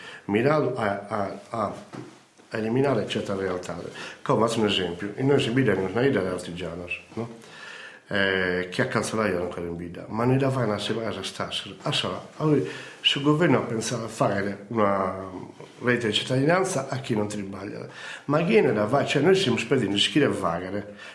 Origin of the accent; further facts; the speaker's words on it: Sardinia, Italy; Quindi sono sarda